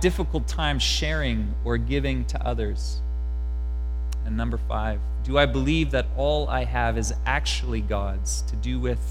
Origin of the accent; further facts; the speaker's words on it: Canada; Lord, how do you want me to live as a Canadian in 2015?